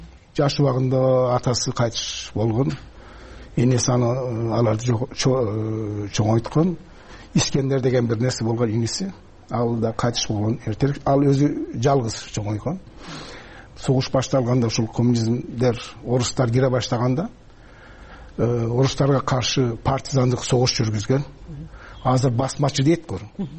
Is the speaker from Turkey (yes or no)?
yes; Turkey; Биз ошол жерде дүйнөгө ошол жерде чоңойдук. Мен анын менин бир 2 жаш улуу агам, анан кийин менин карындашым Хатиже деген ал жерде чоңойдук.